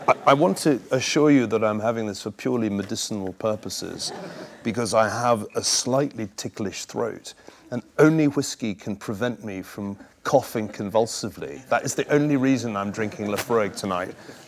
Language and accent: English; Scotland, United Kingdom; in Scotland, and I remember one day I was ill and couldn't go to school.